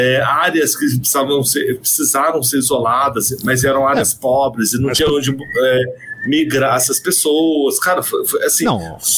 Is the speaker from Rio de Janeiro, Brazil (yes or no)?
no; Brasília, Federal District, Brazil; Foi bem próximo da minha infância, por estar em Brasília e Goiânia ser bem próximo.